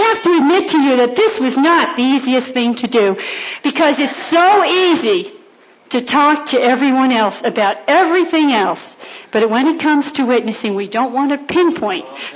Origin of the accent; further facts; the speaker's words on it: Brooklyn, New York, United States; I'm from Brooklyn, New York.